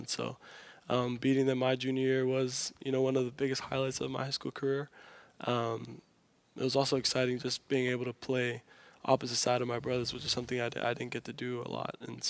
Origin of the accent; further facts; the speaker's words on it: Hawaii, United States; to a far school wasn't something foreign to me, although this is a lot farther than Punahou was from my hometown.